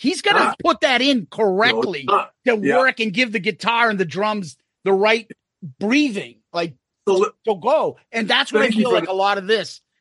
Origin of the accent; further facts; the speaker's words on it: Boston, Massachusetts, United States; mind you, we're from Boston, so we pick up that … vibe right away.